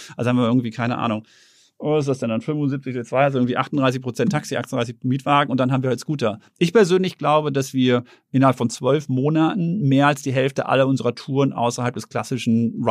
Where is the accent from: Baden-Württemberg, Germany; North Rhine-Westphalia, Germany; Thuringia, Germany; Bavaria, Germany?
North Rhine-Westphalia, Germany; Herten; Ja, ich bin in Herten groß geworden, im Ruhrgebiet.